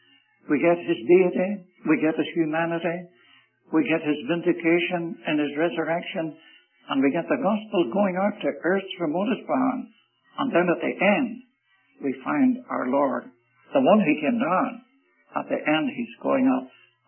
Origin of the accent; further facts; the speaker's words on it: Ireland; And by the way, although I'm an Irishman, I hate to argue.